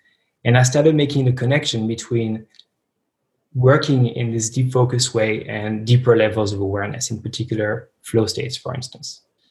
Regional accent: France; also born or lived in Australia; now in Berlin, Germany; I grew up in France, I lived in Australia, I traveled to a bunch of countries, and then I arrived in Berlin about 7 years ago

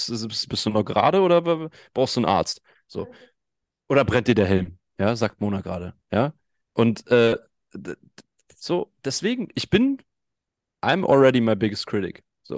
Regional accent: Berlin, Germany; also born or lived in Frankfurt (Oder); Ich bin nicht in Frankfurt Oder groß geworden. Ich bin da nicht groß geworden. Ich bin mit wirklich ganz staatlich zu meinem zweiten Geburtstag nach Berlin gezogen.

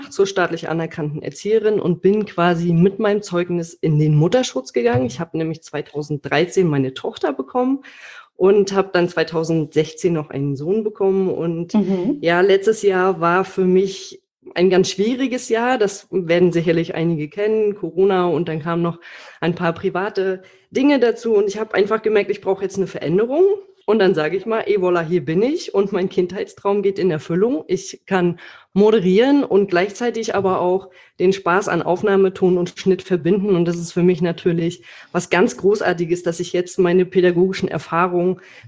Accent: Mecklenburg-Vorpommern, Germany; ich bin ein gebürtiges Nordlicht und komme, wie ich immer sage, aus dem schönsten Bundesland der Republik, nämlich aus Mecklenburg-Vorpommern.

